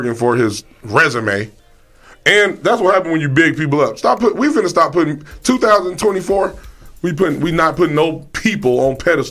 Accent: Las Vegas, Nevada, United States; Nigga, I'm from the Vegas.

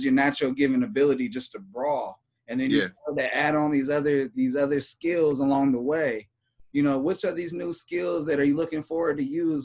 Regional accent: California, United States; See, personally, I got cauliflower ear. I'm from California.

